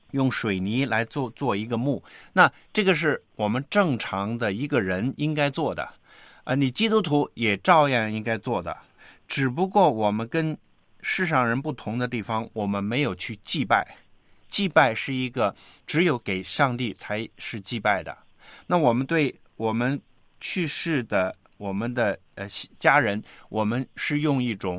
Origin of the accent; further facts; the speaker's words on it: China; 作为中国人，那我们到现在来讲，很多像农村的